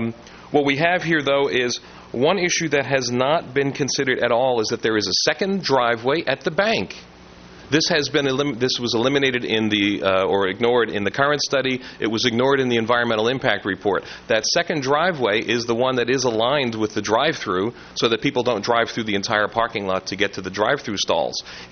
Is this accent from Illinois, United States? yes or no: no; Cambria, California, United States; Madam Chairman, members of the board … I'm from Cambria.